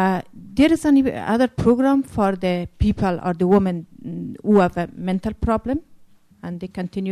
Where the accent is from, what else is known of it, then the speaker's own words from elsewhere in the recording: Afghanistan; English is a second language; I'm correspondent in Aryana Television from Afghanistan, and I'm from Afghanistan too.